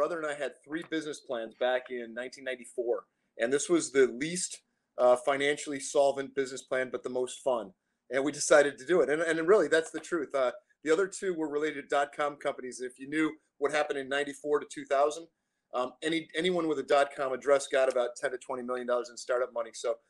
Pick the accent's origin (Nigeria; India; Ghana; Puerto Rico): Puerto Rico; My brother and I grew up in Puerto Rico, and we built go-karts and ran them down the street, right at the base of a highway.